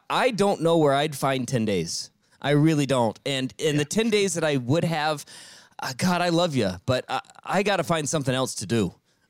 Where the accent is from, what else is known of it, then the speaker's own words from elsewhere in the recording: Richmond, Virginia, United States; I've got stations in Detroit, Miami, Richmond, Virginia, my hometown, and the New York one